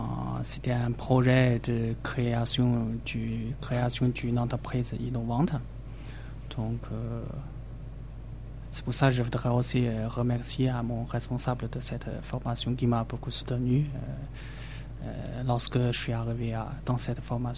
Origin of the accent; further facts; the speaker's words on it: Xi'an, Shaanxi, China; French is a second language; moved away; Je viens de la région du centre, la ville de Xi'an, le tombeau de soldats.